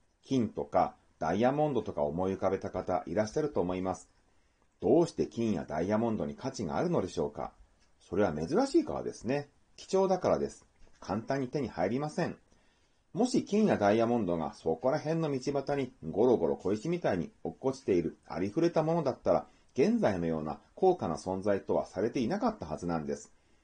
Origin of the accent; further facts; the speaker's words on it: Sendai, Miyagi, Japan; 私宮城県仙台市出身なんですね。